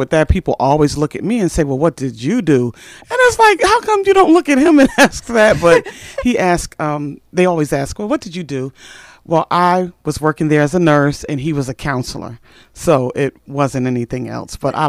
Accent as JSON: {"language": "English", "town": "Brooklyn", "region": "New York", "country": "United States", "tie": "born or raised there", "said": "Oh, believe it or not, Brooklyn, New York."}